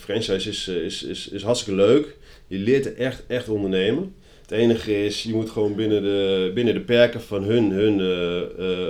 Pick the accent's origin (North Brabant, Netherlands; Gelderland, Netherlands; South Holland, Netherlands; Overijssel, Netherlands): Overijssel, Netherlands; Kampen; ik kom uit Kampen en Kampen is niet zo heel groot, dus iedereen kent elkaar.